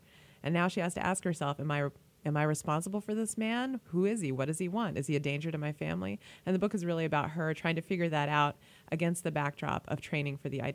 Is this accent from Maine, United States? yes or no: no; Illinois, United States; moved away as an adult; You know, I didn't grow up here. I'm originally from Illinois, but I moved here about 16 years ago and fell in love with the place.